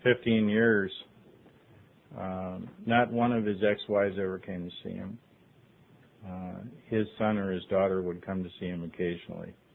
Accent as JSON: {"language": "English", "town": "Littleton", "region": "Colorado", "country": "United States", "said": "Yeah, I am from Littleton, Colorado."}